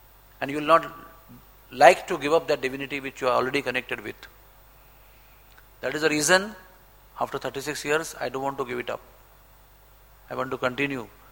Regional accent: India; We are very fortunate because we are from Indian culture, Bharat Varsha culture, which is strong and deep-rooted and long-standing.

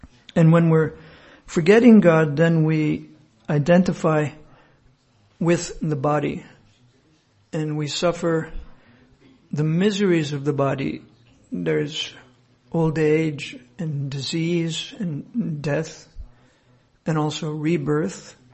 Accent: Minnesota, United States; now in Slovenia; I'm an American visiting Slovenia. If you are here for the first time, I'll just introduce myself by saying that I grew up in a town in Minnesota named after a Slovenian priest.

